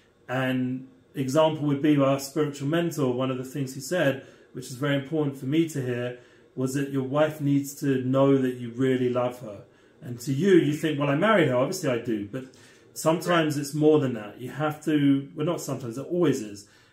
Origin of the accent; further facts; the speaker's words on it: England, United Kingdom; I'm coming from England, a bit more like cold-hearted